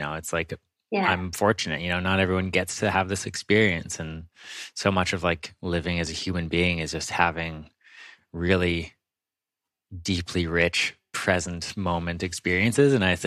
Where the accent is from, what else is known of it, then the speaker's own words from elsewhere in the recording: Victoria, British Columbia, Canada; Yeah, I grew up in Victoria. Okay. Pretty much from when I was about 5 until, you know, end of high school.